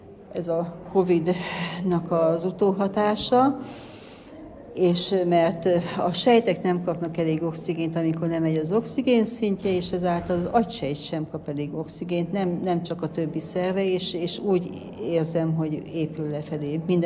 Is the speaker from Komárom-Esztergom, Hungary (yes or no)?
no; Bükkábrány, Borsod-Abaúj-Zemplén, Hungary; Bükkábrányból jöttem